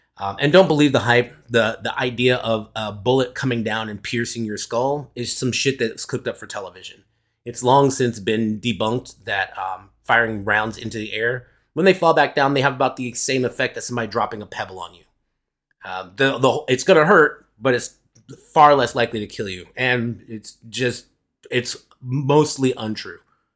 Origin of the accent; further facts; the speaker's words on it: United States; because as an American, I've heard narratives spun about other countries and other peoples and other cultures